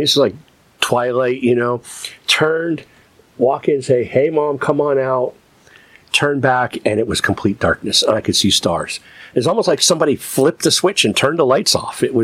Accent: Ohio, United States; I went to my hometown, which is in Northeast Ohio, and I was able to view it with some family

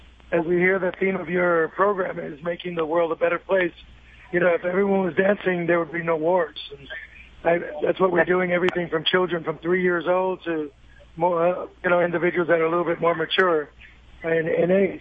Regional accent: New York City, New York, United States; Being born and raised in Brooklyn in New York, I just wanted to be a New Yorker, or I just wanted to be Americanized.

